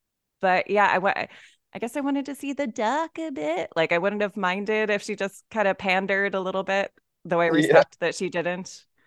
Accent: United States; Yeah, as the American in the chat, like resident expat.

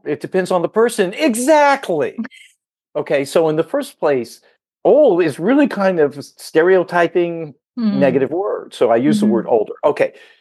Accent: Southern United States, United States; Now, I grew up in the South. And I remember going to church as a kid

